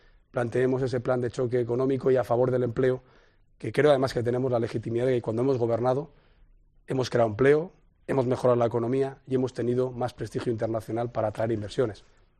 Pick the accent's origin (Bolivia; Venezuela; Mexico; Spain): Spain